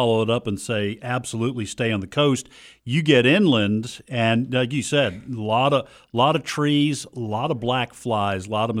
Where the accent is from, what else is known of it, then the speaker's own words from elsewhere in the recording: New Hampshire, United States; You know, I grew up in New Hampshire.